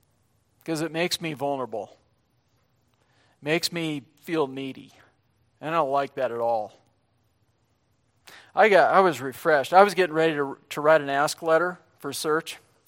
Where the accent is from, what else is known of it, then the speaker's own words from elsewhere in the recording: Montana, United States; I was raised in Montana, and so we come from very self-reliant stock.